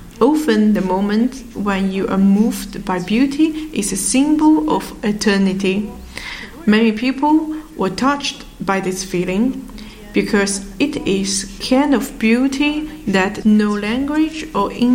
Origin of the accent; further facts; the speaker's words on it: China; But in China, another feeling, I feel more like home